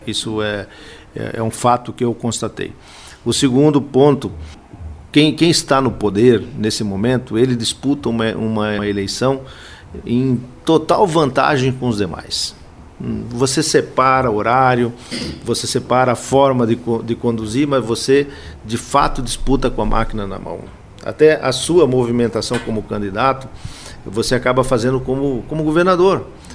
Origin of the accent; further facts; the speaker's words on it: Paraná, Brazil; born there; now in Mato Grosso, Brazil; Eu sou nascido no Paraná, ligado na área da agricultura, né?